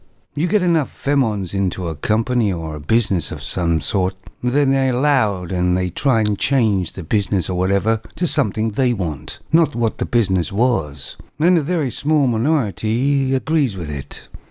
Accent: Canada; Now, as you know, I'm Canadian.

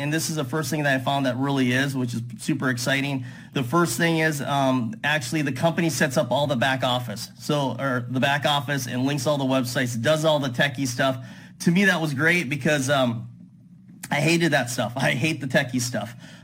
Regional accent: Kansas City, Missouri, United States; I'm from Kansas City, Missouri.

